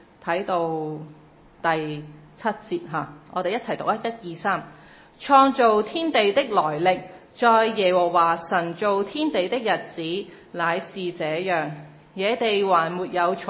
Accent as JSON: {"language": "Cantonese", "country": "China", "said": "咁可能我哋中國人會覺得你即係講乜啊咁樣"}